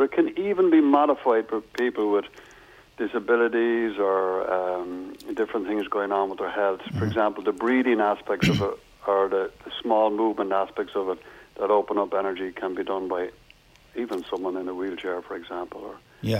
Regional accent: Athlone, Leinster, Ireland; now in Wexford, Ireland; No, I'm not originally from New Bon, Wexford. I was reared in Athlone.

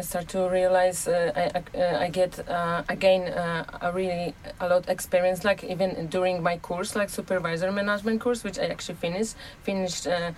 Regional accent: Poland; English is a second language; I'm from Poland.

